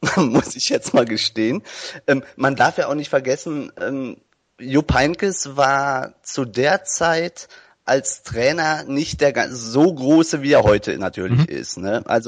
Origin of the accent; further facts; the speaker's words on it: Germany; Also ich bin ja Deutscher, ich weiß das nicht so genau.